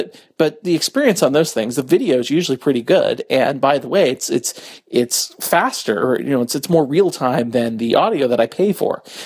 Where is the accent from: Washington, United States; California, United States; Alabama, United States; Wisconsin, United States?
California, United States; Santa Cruz; the developmental league team for the Warriors is actually in Santa Cruz, which is where I'm from.